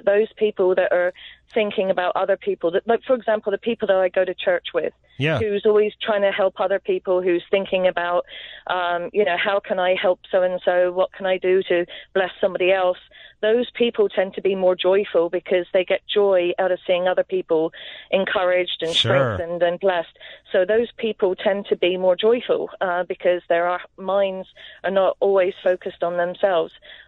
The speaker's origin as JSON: {"language": "English", "town": "Southampton", "region": "South East England", "country": "United Kingdom", "lives_now": "United States", "said": "Yeah, no, I've lived here for a while now, but I'm from Southampton, England."}